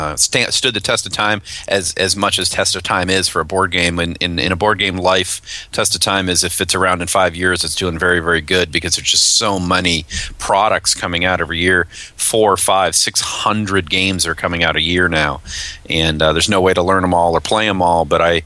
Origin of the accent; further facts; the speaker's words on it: Myrtle Beach, South Carolina, United States; I'm from the Myrtle Beach area, and I run the Grand Strand Gamers here.